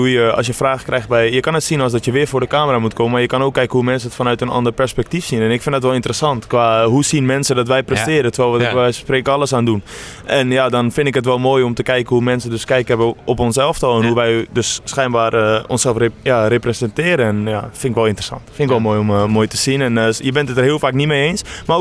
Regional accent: Purmerend, North Holland, Netherlands; is vlakbij waar ik ben opgegroeid, ja. Purmerend.

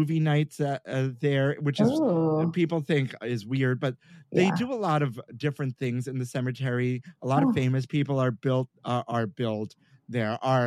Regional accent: Brooklyn, New York, United States; So I'm born and raised in Brooklyn, and you live in Brooklyn.

